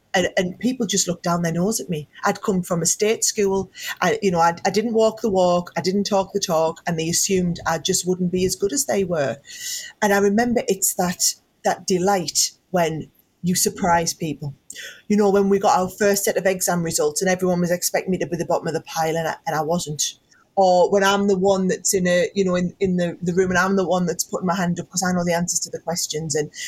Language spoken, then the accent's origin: English; Northeast, United States; because I was from the Northeast.